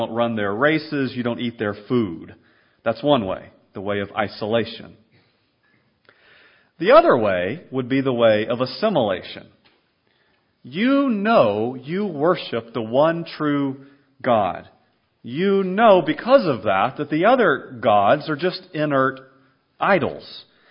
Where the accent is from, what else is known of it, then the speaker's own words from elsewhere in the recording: the South, United States; Growing up in the South, I lived in a city that was very church-friendly. Stores were closed on Sundays, I remember, when I was especially young.